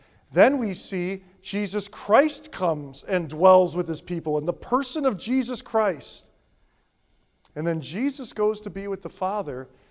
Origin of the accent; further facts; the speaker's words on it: Naperville, Illinois, United States; Number one, Naperville's my hometown.